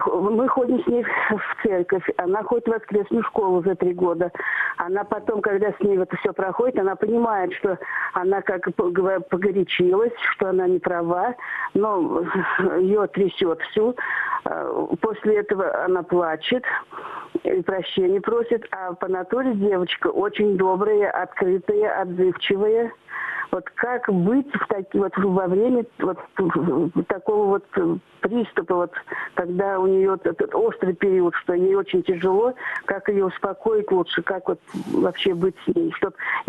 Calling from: Bashkortostan, Russia; я дозвонилась из Башкирии.

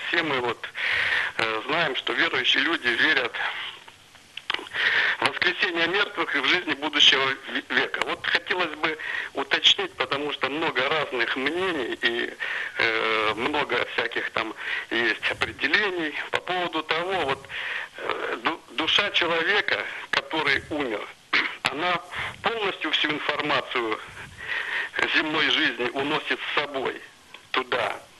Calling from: Saint Petersburg, Russia; я звоню из Санкт-Петербурга.

